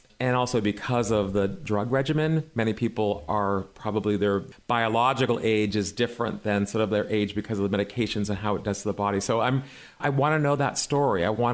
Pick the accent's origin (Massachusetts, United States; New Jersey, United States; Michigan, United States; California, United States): Massachusetts, United States; Boston; Yeah, so I'm from Boston, and so during sort of the beginning initial, quote, AIDS crisis, before it actually even had a name, I was like 16, 17 years old